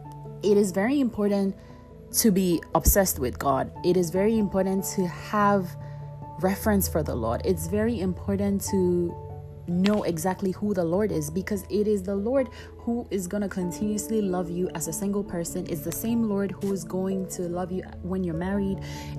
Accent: Ghana; as my Ghanaian people will say

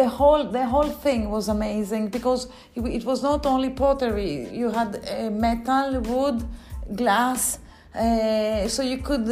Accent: Athens, Attica, Greece; Well, I grew up in Athens, okay?

